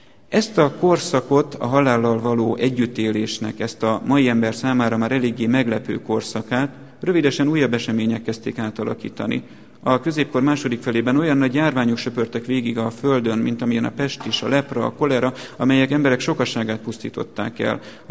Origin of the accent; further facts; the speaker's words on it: Szabolcs-Szatmár-Bereg, Hungary; Amikor én kisfiú voltam, egy olyan szabolcsi faluban nőttem fel, ahol akkoriban még volt háznáravatalozás, virrasztás